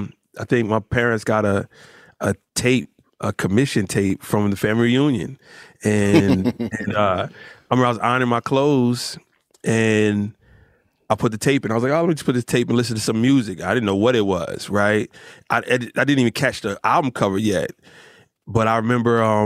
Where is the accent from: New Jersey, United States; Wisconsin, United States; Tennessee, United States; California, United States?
New Jersey, United States; Rahway; also born or lived in Newark; So I mean, I'm from Jersey. It's just like I was born in Newark, but I was raised in Rahway.